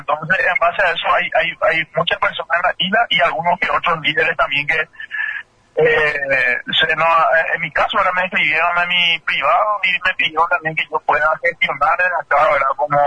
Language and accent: Spanish; Itapúa, Paraguay; born there; yo soy, yo nací en Itapúa, te cuento, porque yo soy itapuense de nacimiento